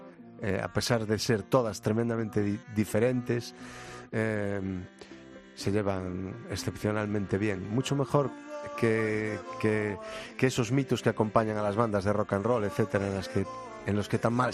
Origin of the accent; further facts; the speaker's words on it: Galicia, Spain; yo vengo de cerca de Santiago de Compostela